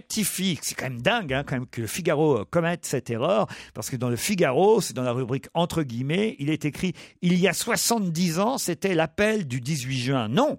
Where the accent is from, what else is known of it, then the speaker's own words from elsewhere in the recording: France; ça serait passé chez nous en France, on n'aurait pas osé le faire